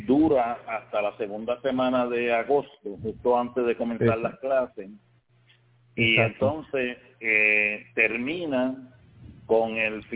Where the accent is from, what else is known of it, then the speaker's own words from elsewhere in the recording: Puerto Rico; porque somos familias puertorriqueñas sirviendo a otras familias del mundo.